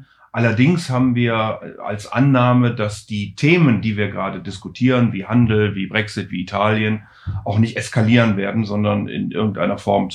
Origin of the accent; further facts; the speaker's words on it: Rhineland, Germany; Also ich bin ja Rheinländer und von daher natürlich per se schon mal sozusagen mit Geburt Optimist.